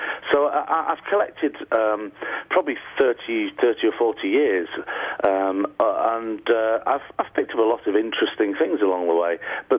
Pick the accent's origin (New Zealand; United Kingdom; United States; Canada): United Kingdom; Manchester, North West England; accent: Northern English; I do. I'm from Manchester.